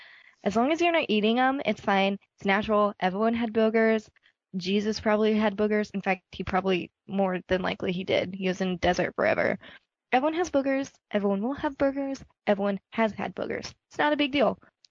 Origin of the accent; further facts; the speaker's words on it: California, United States; I'm from California, but I'm not from California, Northern Cal County, you know.